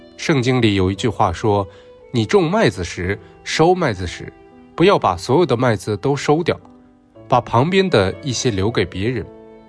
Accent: Hong Kong; 我是在英国统治下出生的一个香港人，我也是没有什么身份观念的，但后来慢慢长大了，我到外面去，我跟人说我是香港人，

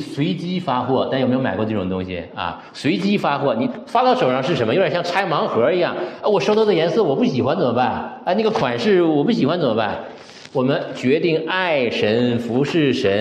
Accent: China; 我们中国人对这个状态很熟的对吧

